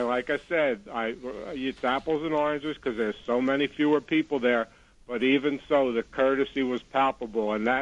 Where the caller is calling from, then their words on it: New Jersey, United States; from Union County, New Jersey.